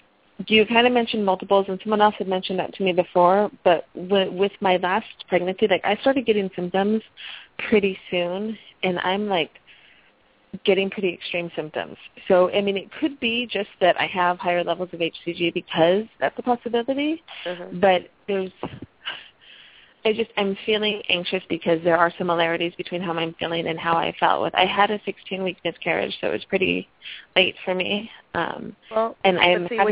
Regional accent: San Diego, California, United States; I'm from San Diego.

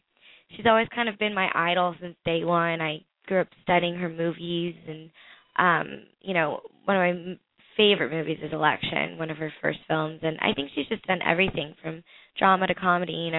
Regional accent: Atlanta, Georgia, United States; because I'm originally from Georgia, and I started out in Atlanta.

